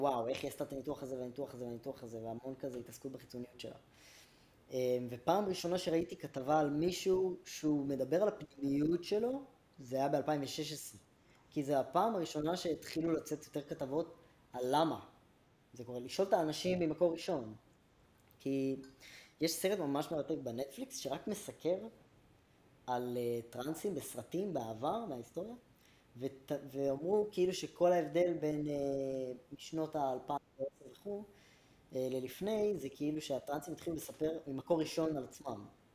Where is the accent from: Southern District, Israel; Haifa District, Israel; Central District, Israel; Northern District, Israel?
Central District, Israel; Rishon LeZion; לפחות במקום שאני בא ממנו, שזה ראשון לציון